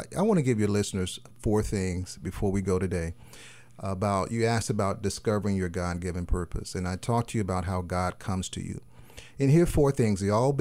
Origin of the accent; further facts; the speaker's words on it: Memphis, Tennessee, United States; Before I left Memphis, I'm from Memphis, Tennessee, to go off to seminary